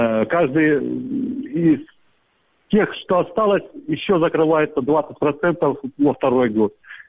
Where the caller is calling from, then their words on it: Russia; я из России звоню.